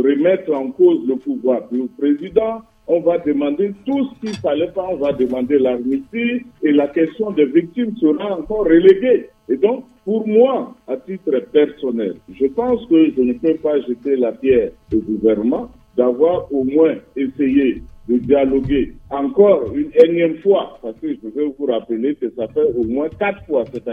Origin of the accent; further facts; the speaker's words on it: Central African Republic; Je suis centrafricain